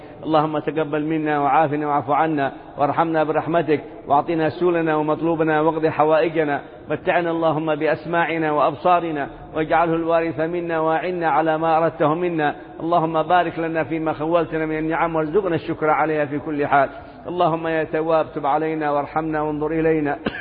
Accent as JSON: {"language": "Arabic", "country": "Yemen", "said": "وقد كان عندكم يقولون ماشي رب في بلدنا اليمن هذه"}